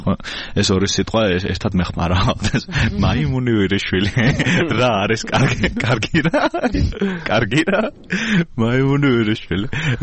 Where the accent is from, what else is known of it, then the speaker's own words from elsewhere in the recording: Tbilisi, Georgia; იმ პერიოდში თბილისში, ასე მე გავიზარდე.